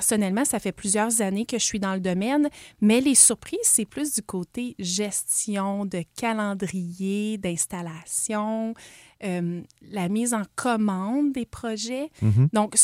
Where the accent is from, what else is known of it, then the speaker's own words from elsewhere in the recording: Gatineau, Quebec, Canada; T'sais, moi et Samuel, on vient de la région de Gatineau.